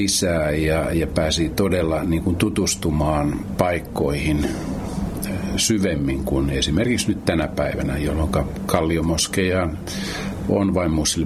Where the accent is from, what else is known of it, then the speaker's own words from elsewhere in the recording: Helsinki, Uusimaa, Finland; olen kotoisin Helsingistä. 66 vuotta sitten Punavuoressa ensimmäinen asunto, jonneka pienenä saavuin niin, tai synnyin, niin sieltä kotoisin ja voi sanoa, että Helsingissä eri puolella 60 vuotta viettäneenä, niin se riitti Helsinkiä ja nyt sitten tällä hetkellä asun Varsinais-Suomessa